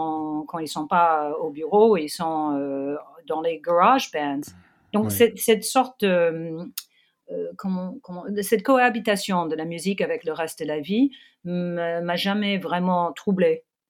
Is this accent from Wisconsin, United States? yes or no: no; New York, United States; French is a second language; je suis de New York, et j'ai été dans une école à New York